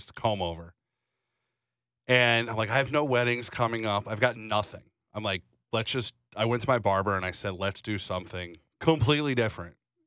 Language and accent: English; Philadelphia, Pennsylvania, United States; we're from Northeast Philly, whatever.